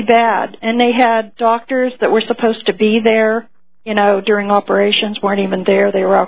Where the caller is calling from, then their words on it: Colorado, United States; Colorado.